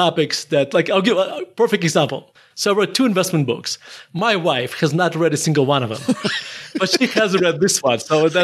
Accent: Murmansk, Murmansk Oblast, Russia; So I grew up in Murmansk, Russia.

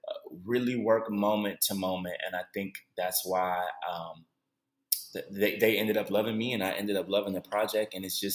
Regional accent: Cleveland, Ohio, United States; I'm actually I'm born and raised in Cleveland, Ohio.

